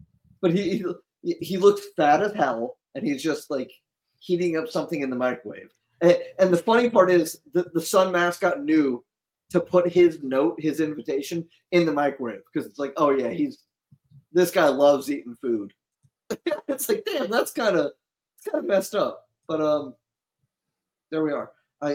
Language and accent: English; Tampa, Florida, United States; now in Pinellas, United States; I grew up in Tampa. I'm from Tampa. I consider myself a Tampa boy. East Hillsborough, Tampa. I grew up there, but I live in Pinellas now.